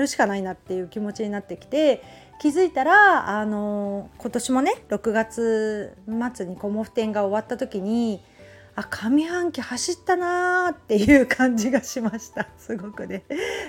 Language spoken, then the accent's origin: Japanese; Shizuoka, Japan; 私も静岡人なので緑茶も好きですし